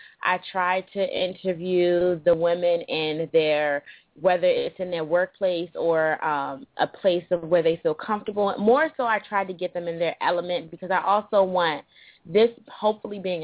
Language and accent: English; United States; born there; okay, I know I'm African, but how I was born in America, and how do I find a way to balance the two?